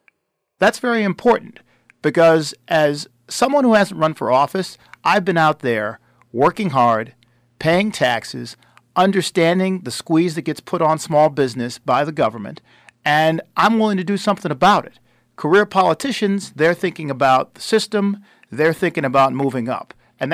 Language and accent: English; Buffalo, New York, United States; I grew up upstate in Buffalo, New York, and I had a lot of great things coming to me in life because of my parents, who worked very hard.